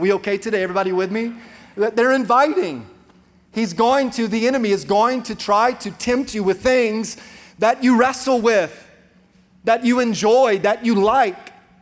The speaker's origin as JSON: {"language": "English", "region": "Florida", "country": "United States", "tie": "born or raised there", "said": "Now, thankfully, we grew up in South Florida, so there wasn't a lot of cold winter mornings"}